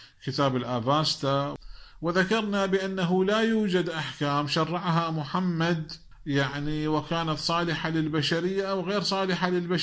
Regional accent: Iraq

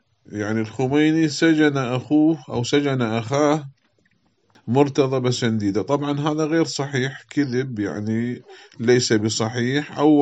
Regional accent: Iraq; في عندنا في العراق شهادة الجنسية

